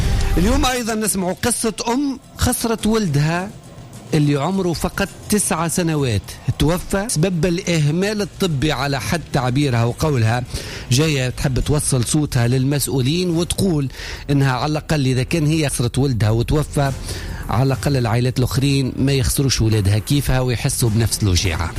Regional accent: Tunisia

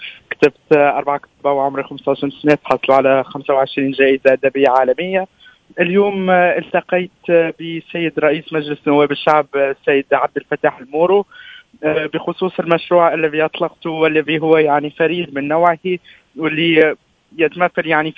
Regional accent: Tunisia; نحب أنا كشاب تونسي يعني سرتو عديت 12 سنة من حياتي وكتبت أول كتابي الأول يعني في تونس قدام بحر الأبيض المتوسط، نشتاق برشا لبلدي

